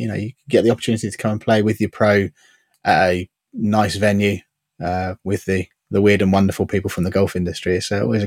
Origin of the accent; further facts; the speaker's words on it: United Kingdom; I know we're British, so we like to talk about the weather